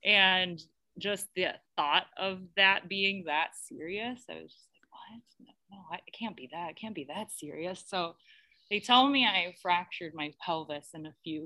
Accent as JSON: {"language": "English", "region": "Ohio", "country": "United States", "said": "So I am from Ohio originally"}